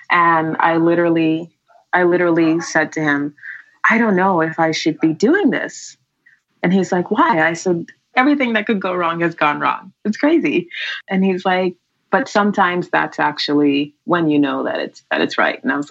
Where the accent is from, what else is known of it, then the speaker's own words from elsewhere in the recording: Guyana; now in Brooklyn, United States; growing up in Guyana was incredible.